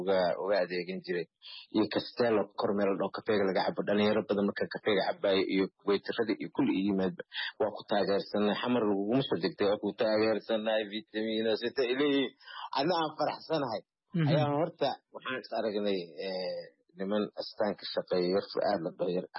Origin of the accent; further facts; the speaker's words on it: Mogadishu, Banaadir, Somalia; xamar aniga meesha aan ku dhashay oon ku soo koray oon ku weynaaday oon ku aqliyeystay oon ku guursaday oon ku guryeystay